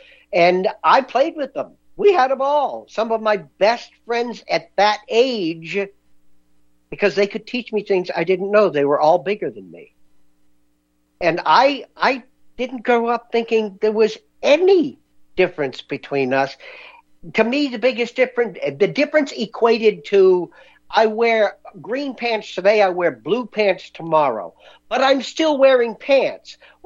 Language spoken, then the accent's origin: English; Ohio, United States; I grew up in Ohio, and Ohio is a pretty integrated state.